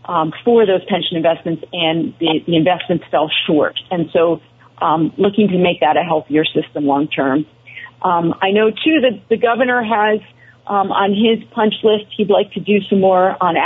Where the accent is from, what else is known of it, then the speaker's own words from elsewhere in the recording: Brattleboro, Vermont, United States; my hometown is Brattleboro